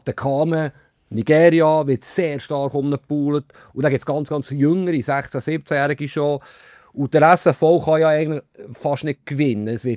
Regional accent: Switzerland; Ja, ich bin Schweizer, also ich bin jetzt ein wahnsinniger Patriot

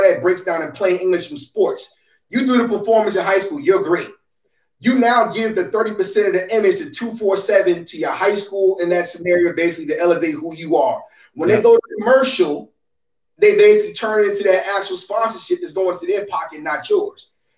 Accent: New York, United States; New York. So lacrosse is big out there.

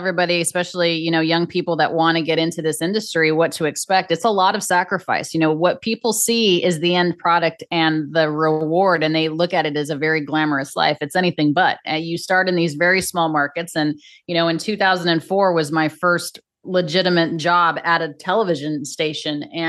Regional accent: Colorado, United States; our love for the Denver Broncos, you know, born and raised in Colorado.

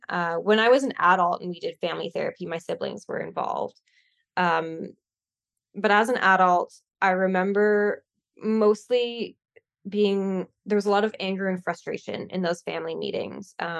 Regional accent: Canada; I'm from Canada, and I think that everywhere in the world, there's a big gap when it comes to mental health treatment

